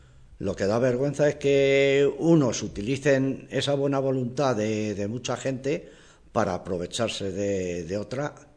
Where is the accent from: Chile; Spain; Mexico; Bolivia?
Spain; Yo de esto soy español, me avergüenzo mucho de muchas cosas que hacen aquí